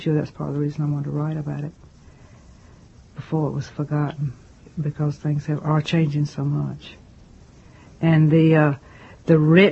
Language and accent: English; North Carolina, United States; For me, it was a beautiful life because the climate in North Carolina, you have cold weather and you have hot weather and you have very definite seasons.